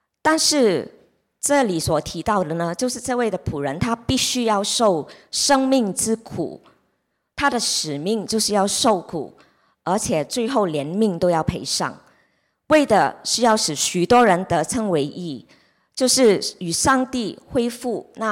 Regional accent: Guangdong, China; 我们广东人很喜欢说你的眼生在个头上

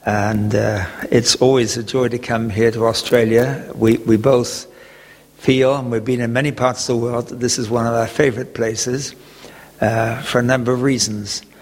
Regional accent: England, United Kingdom; moved away as an adult; now in Toronto, Canada; we lived in England. We're from Britain. And we were many years at Cape and Ray Hall. And in 2001, we moved across to Toronto in Canada.

